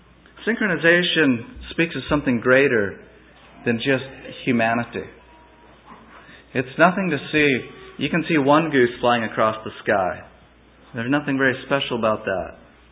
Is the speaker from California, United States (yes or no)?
no; Oregon, United States; I was raised here in Oregon, and from little on, my mother, she loved the coast.